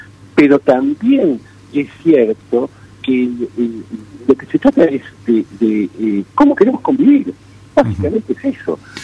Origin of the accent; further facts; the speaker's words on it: Argentina; Como ciudadano argentino, que vivo acá, que tengo a mis hijos acá, que tengo a mi familia acá